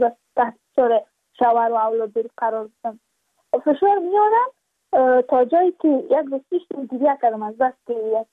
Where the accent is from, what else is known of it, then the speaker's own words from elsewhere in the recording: Badakhshan, Afghanistan; چون ما از بدخشان هستیم یعنی منطقه دور دستش